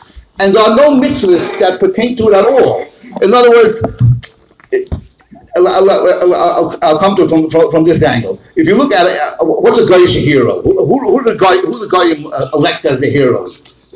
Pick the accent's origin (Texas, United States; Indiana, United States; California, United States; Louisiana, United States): Indiana, United States; Muncie; I am from Muncie.